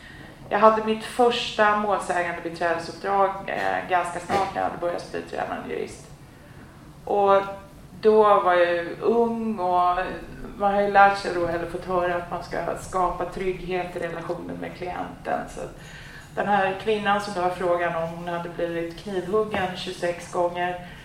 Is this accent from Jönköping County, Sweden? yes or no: no; Täby, Stockholm County, Sweden; När jag var liten och bodde i Täby och då fick jag känna vad otrygghet betyder.